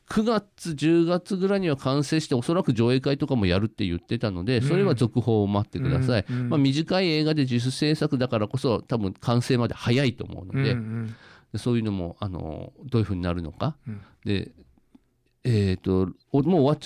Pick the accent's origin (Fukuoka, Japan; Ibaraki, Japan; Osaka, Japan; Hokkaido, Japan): Ibaraki, Japan; Mito; 地元が水戸が水戸として映ることなんて、まあ、ほぼないん で